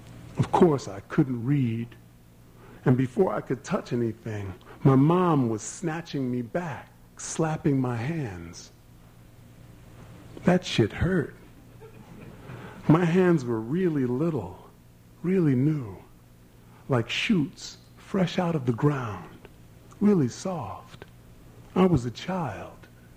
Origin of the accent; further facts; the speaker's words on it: Philadelphia, Pennsylvania, United States; It was a slang I grew up with in Philadelphia